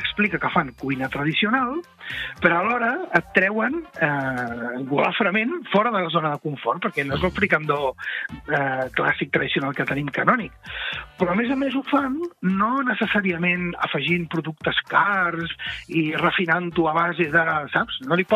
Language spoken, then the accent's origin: Catalan; Catalonia, Spain; jo no sóc de Barcelona estrictament, sóc de l'extraradi